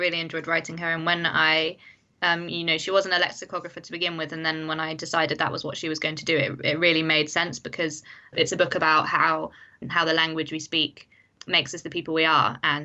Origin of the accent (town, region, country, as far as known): East of England, United Kingdom; born or raised there